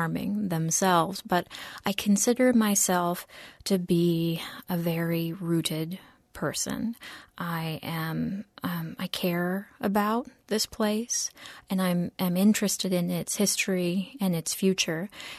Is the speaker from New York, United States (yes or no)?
no; Leavenworth, Kansas, United States; My hometown's Leavenworth, and I grew up there, but most of my family is actually out from Riley County, out by Manhattan.